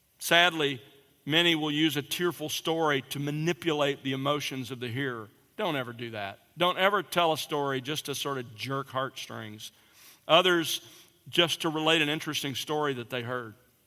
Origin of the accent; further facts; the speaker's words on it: Alabama, United States; And in my case, I grew up in South Alabama